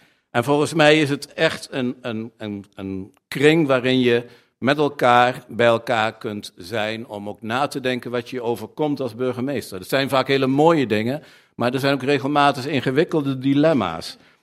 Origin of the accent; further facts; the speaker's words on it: Zevenaar, Gelderland, Netherlands; Want ik ben een jongen uit Zevenaar, ik ben daar geboren. Voor mij was het in mijn jeugd Duven en Diem was het.